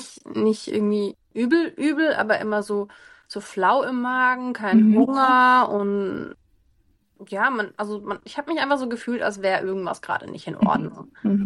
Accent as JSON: {"language": "German", "town": "Freiburg", "region": "Baden-Württemberg", "country": "Germany", "said": "Ich bin jetzt 32 Jahre alt, hatte meine Diagnose im Dezember 22 und ich komme aus Freiburg."}